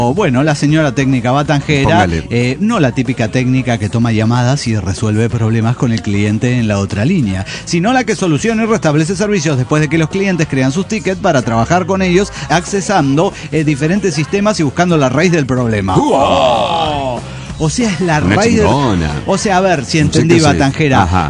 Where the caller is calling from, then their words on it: Granville, South Carolina, United States; de Granville, South Carolina.